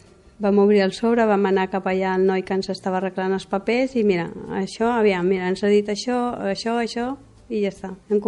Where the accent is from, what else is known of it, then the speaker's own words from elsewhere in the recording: Galicia, Spain; com que jo soc gallega, sempre parlàvem en castellà.